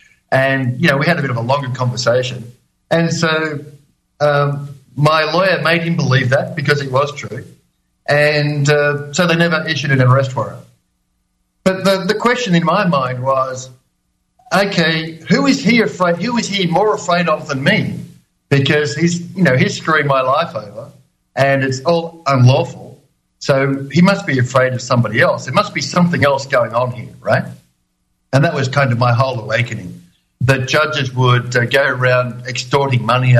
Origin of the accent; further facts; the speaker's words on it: Australia; now in Ireland